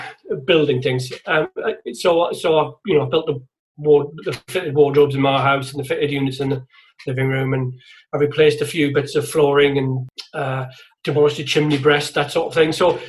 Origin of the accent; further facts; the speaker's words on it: North East England, United Kingdom; growing up in the Northeast, certainly in the 70s, it was a really big deal to come to London.